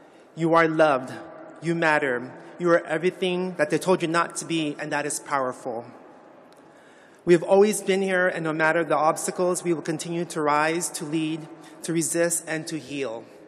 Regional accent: San Francisco, California, United States; also born or lived in Philippines; As a Filipino-American immigrant who grew up in San Francisco at the start of the AIDS epidemic in the early 80s, my work in public health is not just professional.

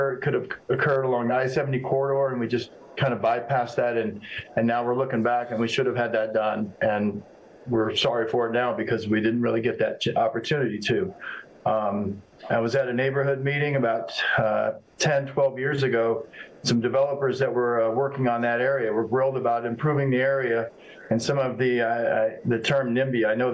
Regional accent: Denver, Colorado, United States; I'm a longtime Denver resident. I'll set the table for where I'm from. I grew up in Westwash Park and Platt Park through the 70s and 80s, 90s, and even up to about 2017 before I moved to Uptown.

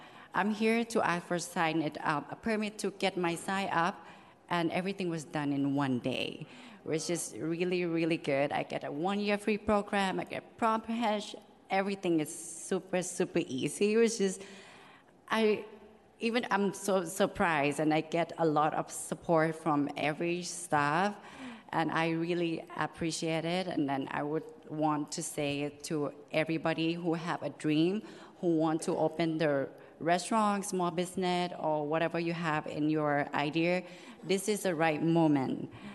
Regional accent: Thailand; English is a second language; moved away as an adult; now in San Francisco, United States; I'm from Thailand, and this is my 7 month in USA in San Francisco.

